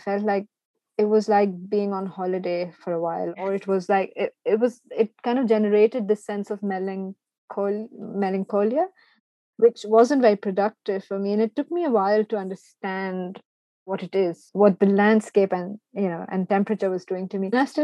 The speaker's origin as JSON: {"language": "English", "town": "Karachi", "region": "Sindh", "country": "Pakistan", "tie": "born or raised there", "said": "I grew up in Karachi, which is like this urban center, really ugly."}